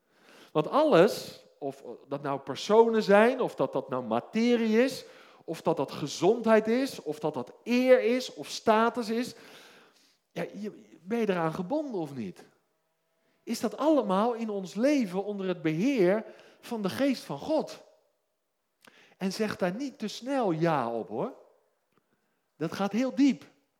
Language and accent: Dutch; South Holland, Netherlands; born there; Nou, ik ben geboren in het Westland